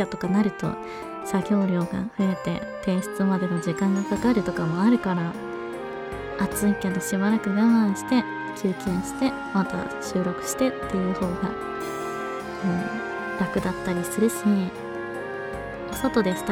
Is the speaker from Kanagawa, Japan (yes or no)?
no; Ehime, Japan; あの私の地元愛媛はですね、日本で一番土地が安く家賃の安いところと言われておりますので